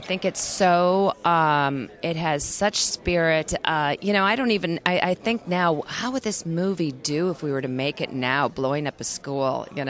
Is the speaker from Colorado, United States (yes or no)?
no; Michigan, United States; Yes, I grew up in Michigan, and I then went on to college and was a theater major, and then I went to the London Academy of Music and Dramatic Arts.